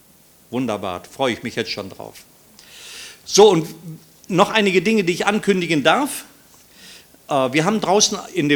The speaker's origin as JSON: {"language": "German", "region": "Rhineland", "country": "Germany", "also_born_or_lived": "Austria", "said": "Ich komme zwar aus dem Rheinland, aber ich bin eigentlich gebürtiger Österreicher, obwohl man das gar nicht mehr hört, aber ich bin immer noch Österreicher."}